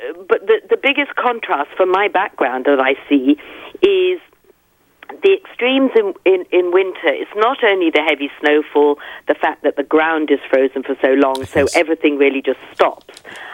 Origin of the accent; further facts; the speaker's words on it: East of England, United Kingdom; moved away; Oh, I think I come from originally Essex, England, where there is not a rock to be had.